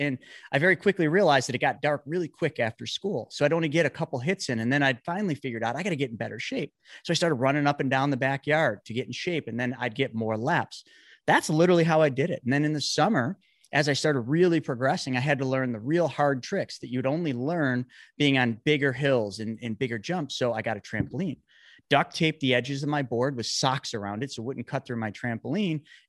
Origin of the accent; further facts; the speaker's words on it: Buffalo, New York, United States; I grew up in Buffalo, New York, so we have no lack of snow here